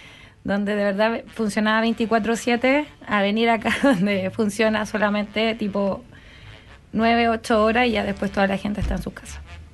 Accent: Chile; hablo desde... porque soy chilena, tipo, sé que Chile está bien dentro de todo.

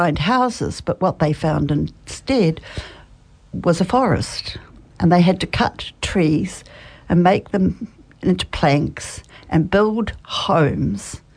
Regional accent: New Zealand; I grew up in New Zealand, and it was at a time in the late 1940s and all during the 1950s

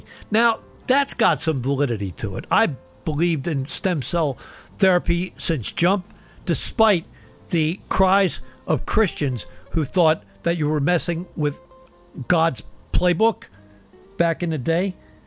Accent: United States; so I got some divided loyalty, but I'm an American. Don't have dual citizenship yet

